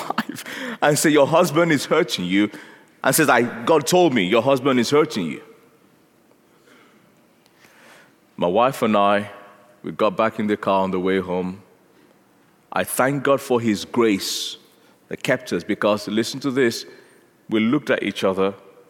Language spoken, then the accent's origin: English; Nigeria; grew up in Nigeria. I'm a Nigerian, and became a Christian in Nigeria